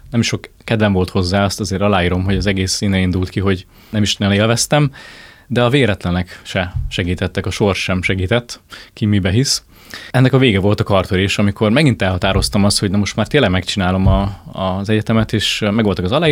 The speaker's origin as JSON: {"language": "Hungarian", "town": "Nagykálló", "region": "Szabolcs-Szatmár-Bereg", "country": "Hungary", "said": "Nagykállóban, ahonnan származom"}